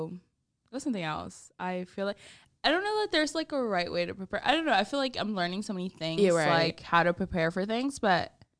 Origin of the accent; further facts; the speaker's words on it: the South, United States; I feel like you can tell I'm from the South, like, just with my big parka.